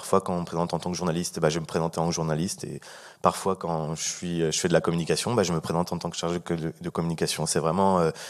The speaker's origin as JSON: {"language": "French", "town": "Saint-Denis", "region": "Île-de-France", "country": "France", "said": "chaque fois que je me présentais, que je voyageais à travers la France ou le monde et que je disais que je venais de Saint-Denis"}